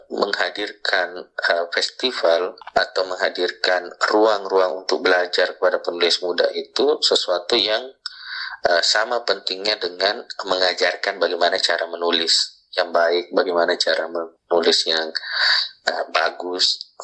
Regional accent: Makassar, South Sulawesi, Indonesia; karena saya tumbuh di Makassar misalnya, ada beberapa kata atau ada rasa bahasa atau ada nuansa bahasa yang tidak bisa diterjemahkan langsung ke dalam bahasa Indonesia.

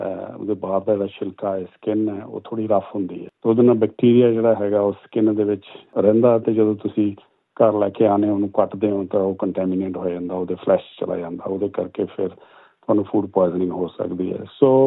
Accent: Himachal Pradesh, India; ਮੈਂ ਹਿਮਾਚਲ ਪ੍ਰਦੇਸ਼ ਤੋਂ ਹਾਂ, ਜ਼ਿਲ੍ਹਾ ਉਨਾ, ਜਿਹੜਾ ਕਿ 1971 ਤੋਂ ਪਹਿਲਾਂ ਪੰਜਾਬ ਦਾ ਹਿੱਸਾ ਸੀ, ਤਾਂ ਹੀ ਹੁਣ ਤੁਸੀਂ ਸੁਣ ਰਹੇ ਹੋ ਕਿ ਮੈਂ ਪੰਜਾਬੀ 'ਚ ਬੋਲ ਰਿਹਾ। ਅਤੇ ਸਾਡੀ ਫੈਮਿਲੀ ਦੇ ਵਿੱਚ ਸਾਡੀ ਫਾਰਮਿੰਗ ਬੈਕਗਰਾਊਂਡ ਹੈ

